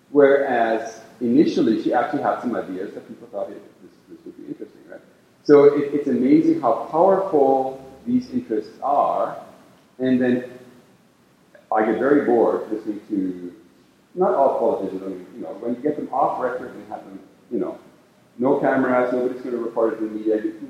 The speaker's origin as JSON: {"language": "English", "country": "Germany", "tie": "born or raised there", "second_language": "English", "lives_now": "United States", "said": "I grew up in Nazi Germany."}